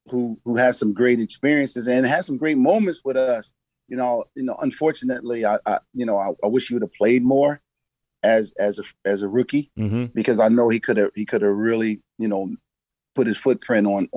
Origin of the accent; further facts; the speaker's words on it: Philadelphia, Pennsylvania, United States; well, I'm from Philadelphia.